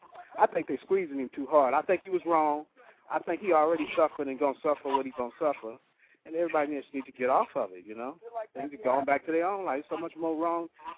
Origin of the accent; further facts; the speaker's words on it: California, United States; Nah, this is I'm from Cali.